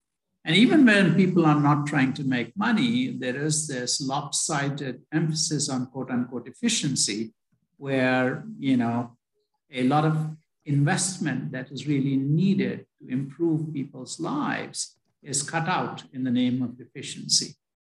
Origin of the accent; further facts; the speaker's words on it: India; born there; I was born in India. I went to medical school in India.